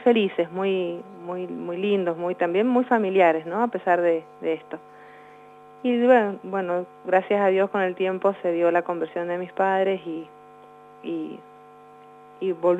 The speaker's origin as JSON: {"language": "Spanish", "town": "San Rafael", "region": "Mendoza", "country": "Argentina", "tie": "born there", "said": "nací acá en San Rafael. Mi familia, bueno, estaba compuesta en ese momento por mis padres y dos hermanas mayores."}